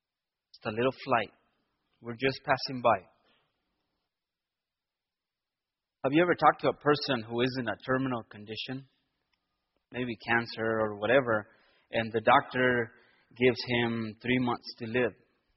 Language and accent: English; El Paso, Texas, United States; Well, you know, we're from El Paso, we come from Calvary Chapel, and we're going on a tour to the seven churches.